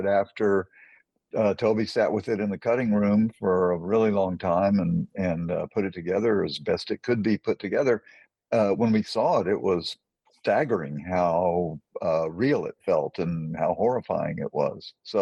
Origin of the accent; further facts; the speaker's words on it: Dallas, Texas, United States; Yeah, basically, I came from Dallas. I grew up in Dallas and came to the University of Texas in 1967.